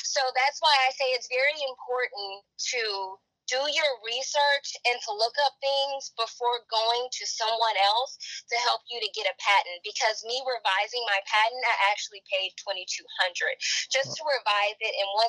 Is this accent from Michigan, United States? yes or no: no; Arlington, Texas, United States; also born or lived in Fort Worth; I was born in Fort Worth, Texas, and I was raised in Arlington